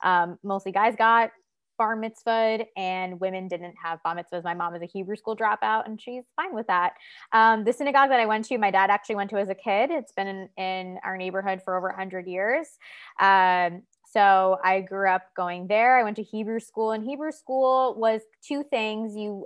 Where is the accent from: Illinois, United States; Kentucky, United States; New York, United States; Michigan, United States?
New York, United States; Long Island; growing up on Long Island, you'll see mainly, at least most of my friends went to Reform synagogues.